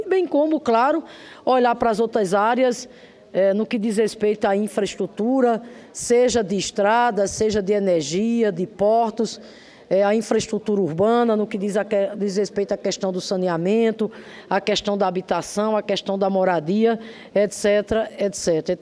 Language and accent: Portuguese; Rio Grande do Norte, Brazil; em Natal, lá no meu estado, Rio Grande do Norte